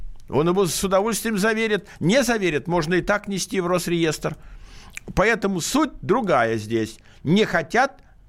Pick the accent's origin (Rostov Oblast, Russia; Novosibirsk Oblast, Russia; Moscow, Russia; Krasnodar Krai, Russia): Moscow, Russia; Вот я москвич.